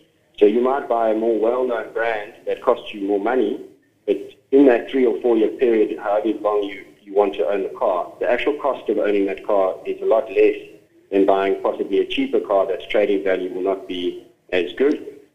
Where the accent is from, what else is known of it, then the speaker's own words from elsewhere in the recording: South Africa; I'm a South African, so I'd love to say yes, it'd be great.